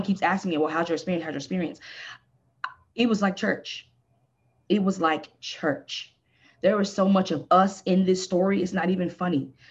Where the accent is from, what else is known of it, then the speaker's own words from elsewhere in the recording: Texas, United States; And I'm from Texas. And so I was raised Baptist Christian. And so tent revivals in the South are a very common thing in my culture.